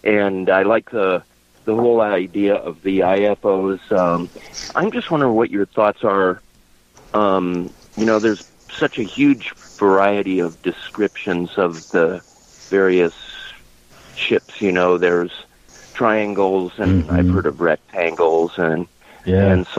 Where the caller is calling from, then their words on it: Bellevue, Washington, United States; I'm in Bellevue, Washington.